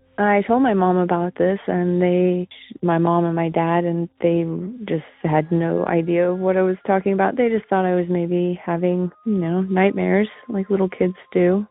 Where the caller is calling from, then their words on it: Oregon, United States; I'm from Oregon.